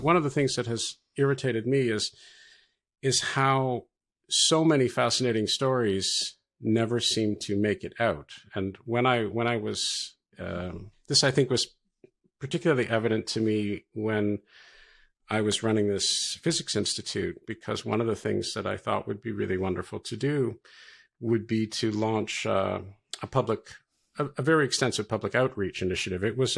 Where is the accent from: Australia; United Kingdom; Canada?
Canada; Toronto, Ontario; So I am Canadian by birth and by the first few decades of my life. I grew up in Toronto